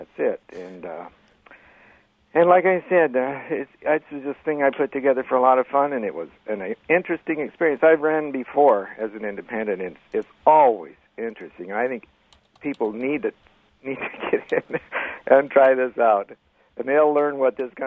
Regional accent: South Dakota, United States; I'm a refugee from South Dakota and also started to run on the independent ticket.

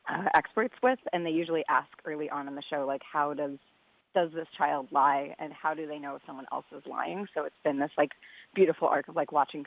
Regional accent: the South, United States; it's very special to me because I grew up in the South

